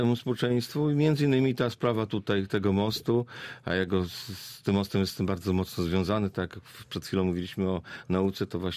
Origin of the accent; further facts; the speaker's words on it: Babimost, Lubusz Voivodeship, Poland; also born or lived in Zielona Góra; W Babimoście. Tam się wychowałem. Mhm. To prawda, w Zielonej Górze się urodziłem, w szpitalu. Mhm. Ale wychowałem się w Babimoście.